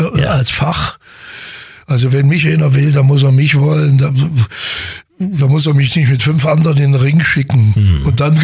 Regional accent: Weimar, Thuringia, Germany; moved away as an adult; Da bin ich mit 18 Jahren getürmt, weil die mich auch nicht machten. Kleinstadt in der DDR, nur Rentner, bin ich weg und bin mit 60 wiedergekommen.

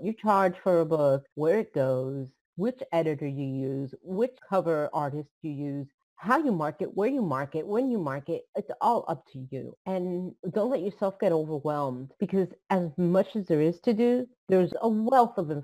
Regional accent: New Jersey, United States; now in Florida, United States; Well, I live in Florida right now. I'm originally from New Jersey. Moved away to go to college. I went to Berkeley, California for a year, then went back to New Jersey when my dad got sick to help my mom.

